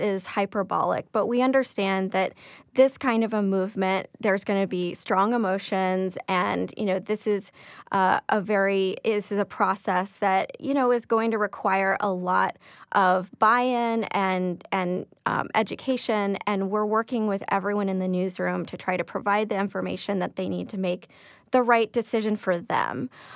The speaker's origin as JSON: {"language": "English", "region": "Arizona", "country": "United States", "tie": "born or raised there", "said": "So I grew up in Arizona, and I grew up reading the Arizona Republic"}